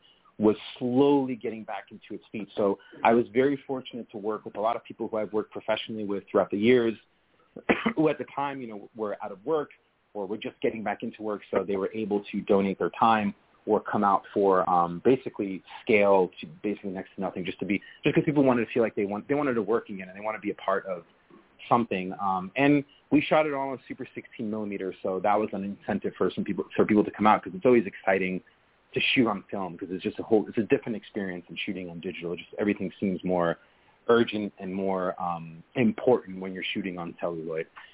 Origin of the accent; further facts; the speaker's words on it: United States; born there; because I am American. I was born here and I have a very, very American perspective and view on things.